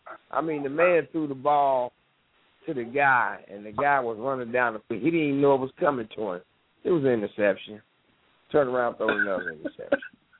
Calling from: Dayton, Ohio, United States; I'm calling from Dayton, Ohio, and it's the Cleveland Browns again.

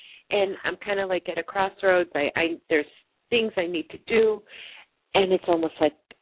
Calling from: Chicago, Illinois, United States

